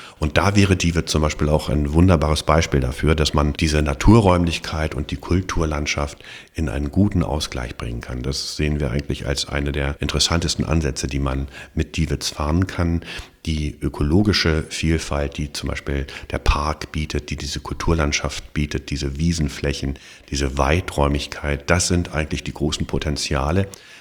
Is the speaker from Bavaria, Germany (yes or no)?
no; Starkow, Mecklenburg-Vorpommern, Germany; born there; Also ich komme selber aus, bin geboren im Herrenhaus von Starkow